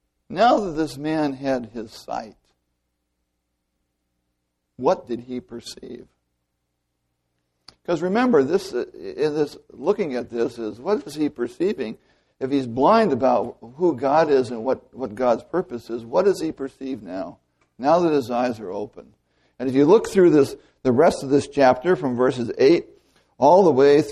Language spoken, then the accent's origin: English; California, United States; Good Virginia red clay, right? I'm from California. It's adobe.